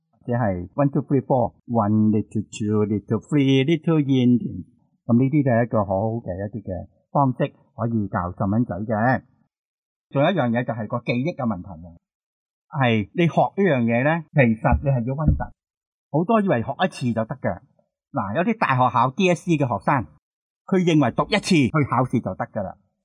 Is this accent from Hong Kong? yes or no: yes; Hong Kong; 我哋香港人传统都有讲